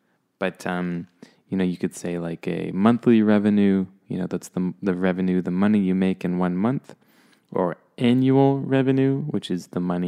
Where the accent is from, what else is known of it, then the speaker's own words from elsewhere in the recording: Toronto, Ontario, Canada; I am from Toronto, and we often say Toronto is very diverse.